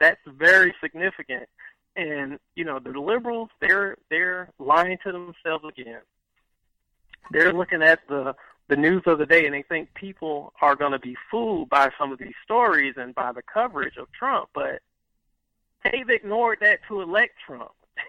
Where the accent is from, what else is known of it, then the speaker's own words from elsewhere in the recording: Virginia, United States; Well, I grew up in Virginia when it was red, like crimson red.